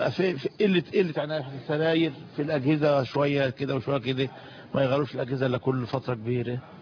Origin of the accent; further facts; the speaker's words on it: Beni Ebeid, Dakahlia, Egypt; باجي من بني عبيد لتكرنس